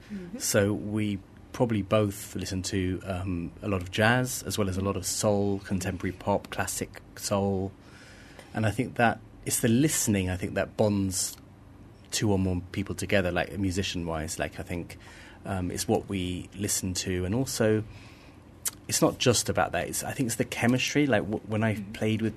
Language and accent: English; London, United Kingdom; Well, I guess growing up in London, you were exposed to different styles of music, reggae, soul, jazz, pop music.